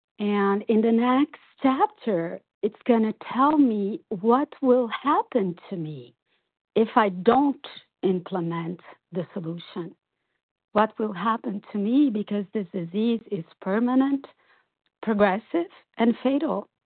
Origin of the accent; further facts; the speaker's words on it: Brazil; And I'm from Brazil.